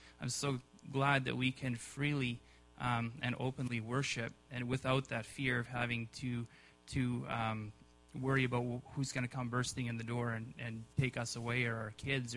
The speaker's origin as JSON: {"language": "English", "town": "Regina", "region": "Saskatchewan", "country": "Canada", "said": "I'm visiting from Regina."}